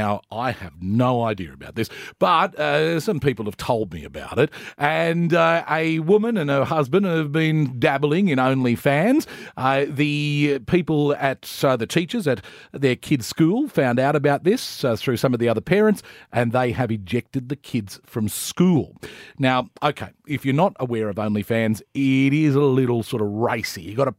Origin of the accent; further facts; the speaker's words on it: Campbelltown, New South Wales, Australia; I'm a fan of the mullet. I grew up in Campbelltown.